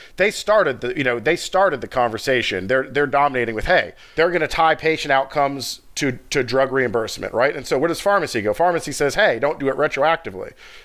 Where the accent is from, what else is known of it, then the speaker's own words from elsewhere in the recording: Georgia, United States; and I'm from Georgia, so I use, you know, I'm the most familiar with Georgia, right?